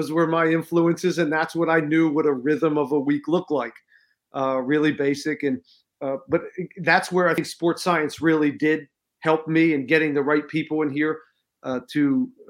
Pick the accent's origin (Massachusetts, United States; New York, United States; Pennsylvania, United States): Pennsylvania, United States; I'm a big fan of Jimmy, and I'm from Pennsylvania, so